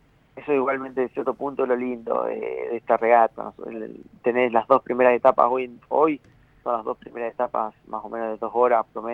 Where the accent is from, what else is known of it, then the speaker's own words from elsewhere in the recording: Viedma, Río Negro, Argentina; para nosotros los que somos acá de Viedma a Patagones